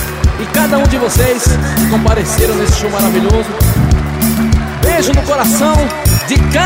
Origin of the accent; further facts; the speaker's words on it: Paratinga, Bahia, Brazil; eu fiz especialmente pra minha cidade natal, Paratinga. Alô, Paratinga! Os paratinguenses de Paratinga e do mundo!